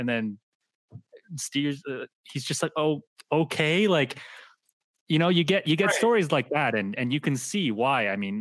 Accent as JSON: {"language": "English", "country": "Canada", "said": "I'm not. I'm actually in Calgary right now."}